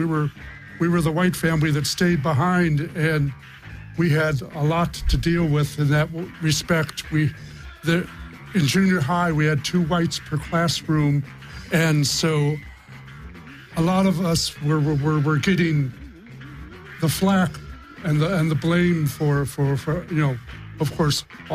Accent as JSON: {"language": "English", "town": "Detroit", "region": "Michigan", "country": "United States", "tie": "born or raised there", "said": "And growing up in Detroit, in 64, we moved into a neighborhood that was changing from white to black."}